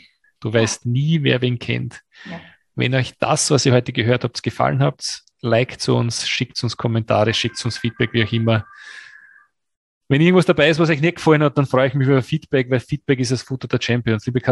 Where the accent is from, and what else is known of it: Austria